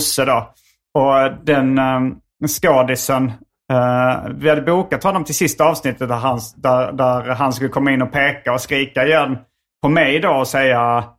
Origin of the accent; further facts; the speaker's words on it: Hjärup, Skåne, Sweden; Ja, jag är från Järup som ligger mellan Malmö och Lund.